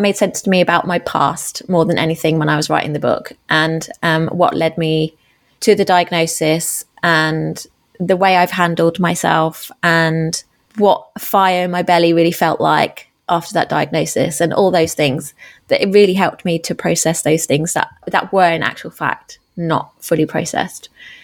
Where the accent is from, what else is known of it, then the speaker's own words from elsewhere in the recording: Germany; born there; English is a second language; I was born in Germany and English wasn't my first language.